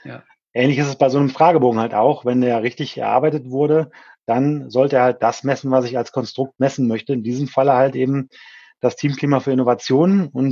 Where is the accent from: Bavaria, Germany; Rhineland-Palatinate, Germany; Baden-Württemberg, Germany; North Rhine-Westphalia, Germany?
North Rhine-Westphalia, Germany; Krefeld; komme ich eben aus dem Umfeld der Hochschule Niederrhein, nämlich aus Krefeld, okay. Niederrhein. Mhm. Also klassischer Niederrheiner